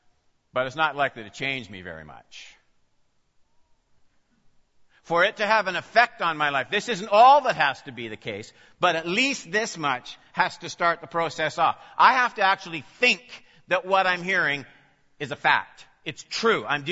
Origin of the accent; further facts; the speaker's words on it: Saskatoon, Saskatchewan, Canada; I grew up out west in Saskatoon, Saskatchewan